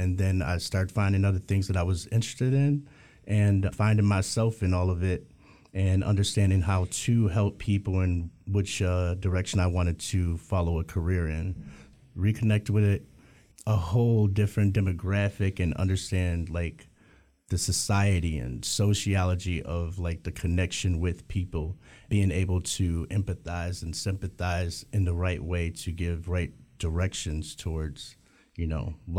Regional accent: Detroit, Michigan, United States; now in Lansing, United States; I'm 43. I came from Detroit out to Lansing because in a way of trying to fix my life in order

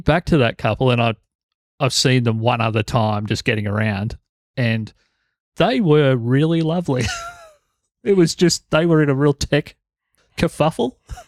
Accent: South Korea; I grew up in Korea.

